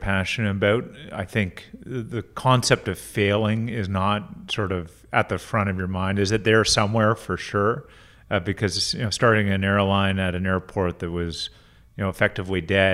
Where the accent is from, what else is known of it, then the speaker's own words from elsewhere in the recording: Timmins, Ontario, Canada; also born or lived in Toronto; I grew up in Timmins, Ontario, in northern Ontario. Up until I was about 8 years old, I was actually born in Toronto, but lived in Timmins for those early 8 years. Moved to Toronto, I've lived there ever since, at around the age of 8 or 9.